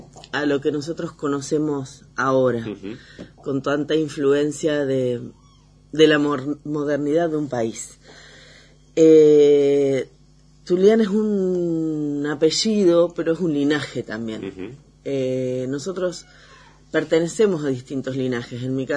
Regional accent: 25 de Mayo, Buenos Aires Province, Argentina; Yo pertenezco, bueno, nací y crecí en 25 de Mayo, que es provincia de Buenos Aires, lo que es el Puel Mapu para el pueblo Ranculche.

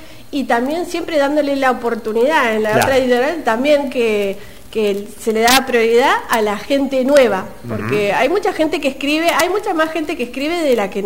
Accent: Buenos Aires, Argentina; Yo soy de la Cuenca del Salado, un pueblo muy chiquito ahí que todo era demasiado tranquilo.

